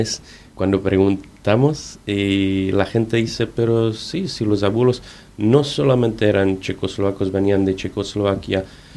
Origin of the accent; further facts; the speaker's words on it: Argentina; son conscientes, somos argentinos, pero argentinos por lo político